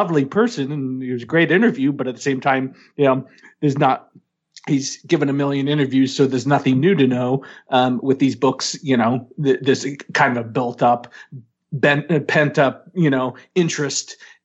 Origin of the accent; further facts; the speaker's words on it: Missouri, United States; also born or lived in St. Louis; And I'm from Missouri. I'm just from Southwest Missouri, but down by Springfield.